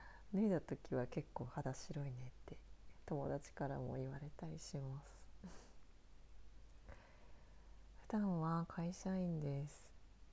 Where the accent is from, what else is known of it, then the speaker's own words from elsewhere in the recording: Tohoku, Japan; 本名です。出身は東北です。そうですね、色白って言われます。